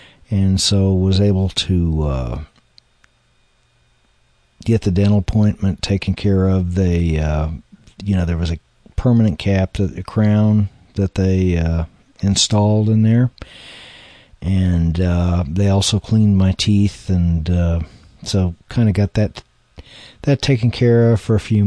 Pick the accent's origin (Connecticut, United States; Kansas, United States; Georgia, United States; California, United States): Kansas, United States; I was born and raised in Kansas, and I lived quite a bit in Kansas.